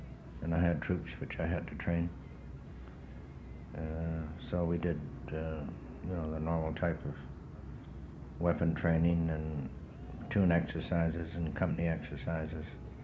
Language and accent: English; East End, Saskatchewan, Canada; born there; now in Victoria, Canada; I was born in East End, Saskatchewan, on 11th of May, 1923.